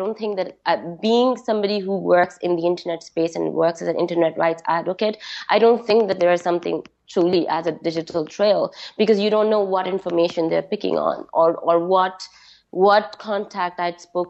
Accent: Pakistan; As a Pakistani, as a green passport holder, as a woman with a brown skin

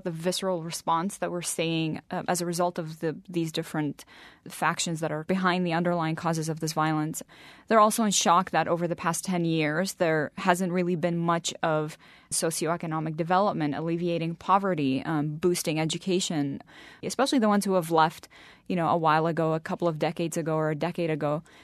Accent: Kirkuk, Kirkuk Governorate, Iraq; also born or lived in Basra; I was born in Basra, and I grew up in Kirkuk.

